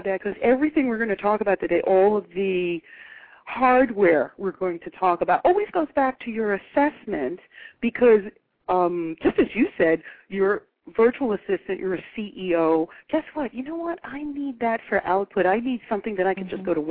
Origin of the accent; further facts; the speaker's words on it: Missouri, United States; I said, well, I'm from Missouri. You're going to have to show me